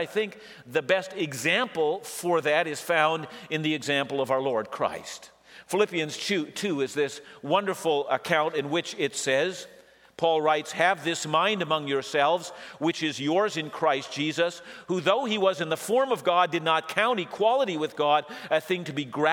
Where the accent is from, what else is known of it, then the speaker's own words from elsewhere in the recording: British Columbia, Canada; I grew up here on the Lower Mainland